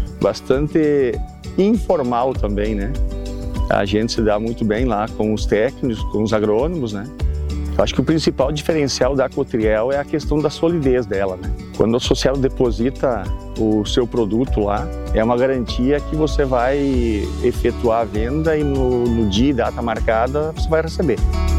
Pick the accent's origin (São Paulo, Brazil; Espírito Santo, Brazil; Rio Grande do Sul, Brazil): Rio Grande do Sul, Brazil; Espumoso; eu sou da comunidade da Costa do Jacuí, município de Espumoso.